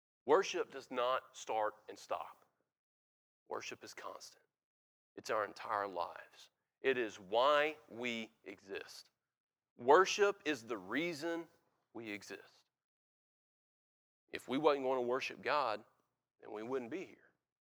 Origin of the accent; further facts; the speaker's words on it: North Carolina, United States; because we grew up here in the Bible Belt of North Carolina.